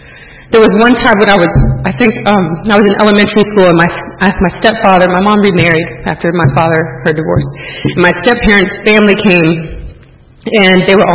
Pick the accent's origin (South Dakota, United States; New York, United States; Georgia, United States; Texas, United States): Georgia, United States; Columbus; born there; also born or lived in South Korea; Well, I was born in July 78 in Columbus, Georgia, not too far from here. My parents, my mom's from Korea. When I was born here, we moved back over there.